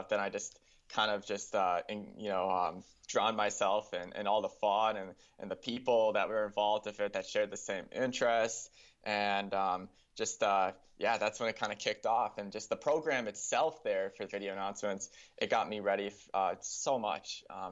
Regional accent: Kenosha, Wisconsin, United States; born or raised there

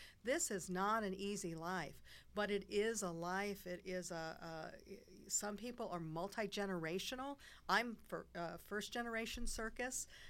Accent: Cincinnati, Ohio, United States; I'm from the Cincinnati area, and so I needed a summer job before I went to college

